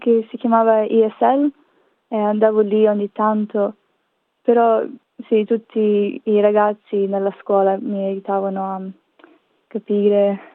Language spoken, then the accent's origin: Italian; Rome, Lazio, Italy; also born or lived in Moscow; Io sono nata a Roma, però subito dopo siamo trasferiti a Mosca per un po' e viaggiavo molto spesso da Roma a Mosca, quindi sono cresciuta in tutti e due paesi.